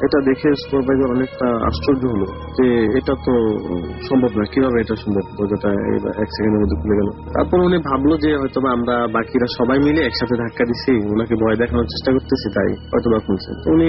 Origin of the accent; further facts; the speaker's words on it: Senbagh, Chittagong Division, Bangladesh; now in Saudi Arabia; From KSA, আমার দেশের বাড়ি নোয়াখালী জেলার সেনবাগ থানায়।